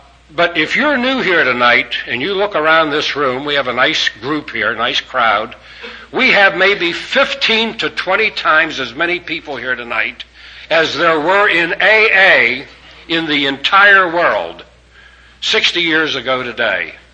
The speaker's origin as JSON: {"language": "English", "town": "Potomac", "region": "Maryland", "country": "United States", "said": "I'm from Potomac, Maryland, incidentally, belong to the Potomac Sunday Night Speakers Meeting."}